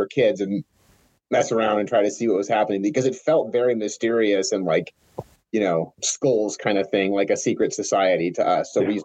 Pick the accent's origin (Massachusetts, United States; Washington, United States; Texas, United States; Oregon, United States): Washington, United States; Spokane; So I grew up in Spokane my whole life. I actually grew up out in Hilliard.